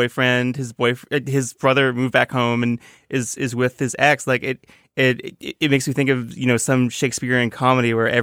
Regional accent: Toronto, Ontario, Canada; I am also not from a small town. I'm from Toronto, a very big town.

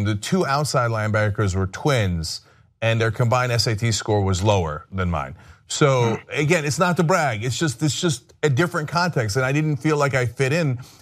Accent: New Jersey, United States; I grew up in New Jersey, not in the Bible Belt or anything

